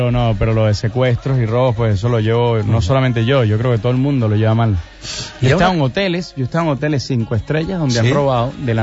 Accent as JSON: {"language": "Spanish", "country": "Venezuela", "moved": "yes", "said": "yo cuando salí de Venezuela, cuando salí de mis calles, de mi gente, de mi familia, de mis amigos, pues lloré muchísimo, porque es complicado emigrar. Yo emigré hace 10 años de Venezuela"}